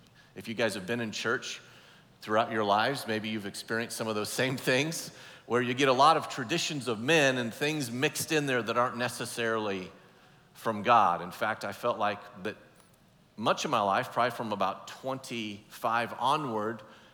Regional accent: Oregon, United States; I grew up in Oregon, northeastern Oregon. If you've ever been out there, it's super isolated, middle of nowhere. My county that I grew up in is larger than some states in the United States, but it only has like 28,000 people.

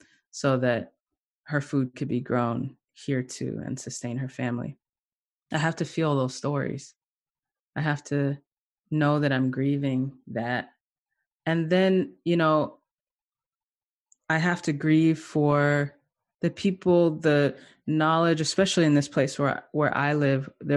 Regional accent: the South, United States; I'm from the South. I moved back to the South last year. And it has been quite a journey. And I live, you know, I live out in the country.

